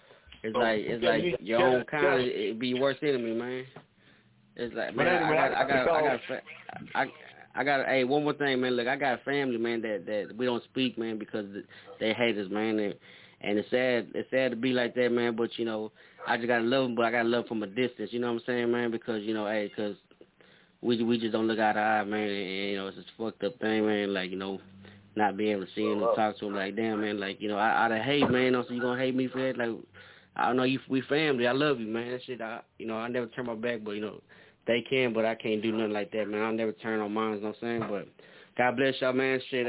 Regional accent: El Campo, Texas, United States; also born or lived in Stockton, California; El Campo, Texas. I was born in Stockton, California, though, but I got raised over here in El Campo, Texas.

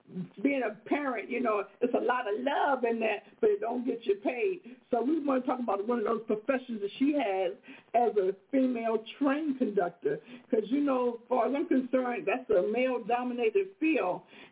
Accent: Baltimore, Maryland, United States; because I know, because I'm from Baltimore.

